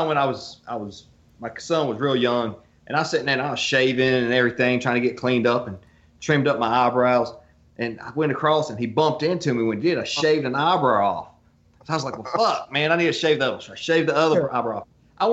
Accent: the South, United States; Rednecks. I mean, we're from the South. What do you expect?

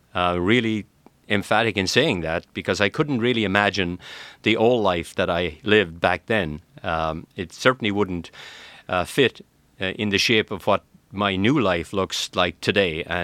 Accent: Ireland; My background is of a school teacher. I came from Ireland. I used to teach school.

